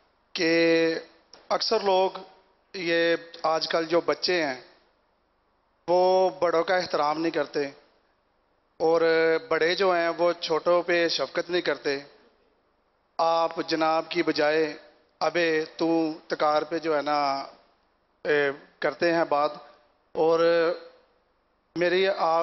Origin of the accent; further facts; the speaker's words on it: Wazirabad, Punjab, Pakistan; میں وزیر آباد سے آیا ہوں، پنجاب سے.